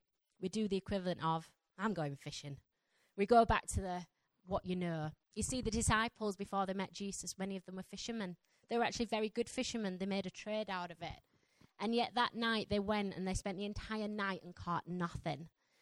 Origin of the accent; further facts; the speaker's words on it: Yorkshire and the Humber, United Kingdom; accent: Yorkshire; So my Yorkshire accent is quite strong.